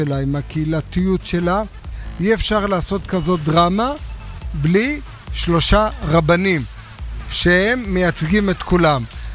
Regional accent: Bnei Brak, Tel Aviv District, Israel; נולדתי בבני ברק, גדלתי בבני ברק

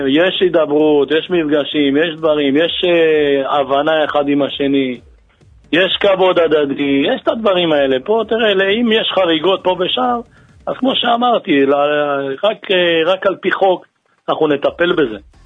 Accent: Tunisia; now in Lod, Israel; אני טוניסאי.

